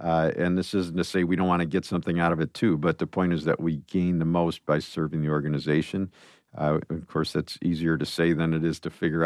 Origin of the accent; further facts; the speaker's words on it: Chicago, Illinois, United States; now in Ann Arbor, United States; I came to Ann Arbor from Chicago to go to school at University of Michigan.